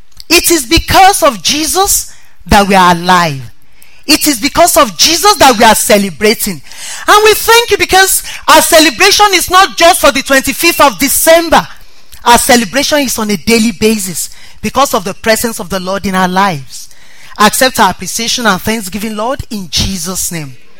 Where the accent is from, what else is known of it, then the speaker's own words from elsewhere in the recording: Nigeria; moved away as an adult; I am from Nigeria. I came all the way from Nigeria. I left Nigeria maybe 30th of November.